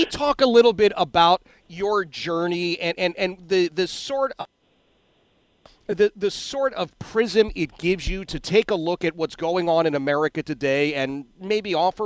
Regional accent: Philadelphia, Pennsylvania, United States; I grew up in Philadelphia. I had a part-time job down in the city of Chester.

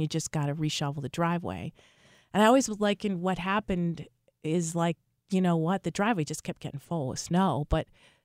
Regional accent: Buffalo, New York, United States; So I grew up in Buffalo, New York. And it snows a lot there.

